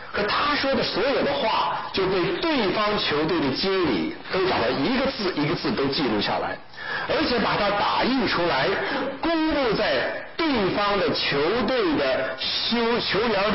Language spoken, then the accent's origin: Chinese; Taiwan; moved away as an adult; also born or lived in Shenyang, China; now in United States; 父母亲就带着我们就到了台湾，所以我是在台湾，我是生在沈阳，长在台湾，然后后来呢，就到美国来读书啊，来读研的。